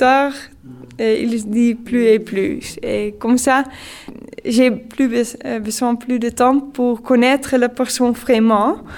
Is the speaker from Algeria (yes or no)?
no; Netherlands; French is a second language; Je suis des Pays-Bas. Moi je suis d'une région en Pays-Bas donc nous sommes très ouvert